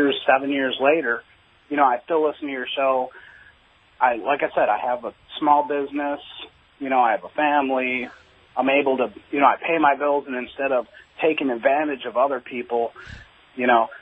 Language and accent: English; Detroit, Michigan, United States; I was a gang member growing up in Detroit.